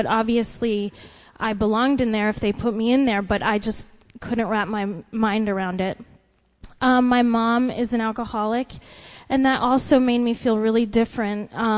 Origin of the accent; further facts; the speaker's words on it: Aurora, Colorado, United States; I am originally from Aurora, Colorado. It's a suburb of Denver. And where I grew up, there weren't a lot of black families.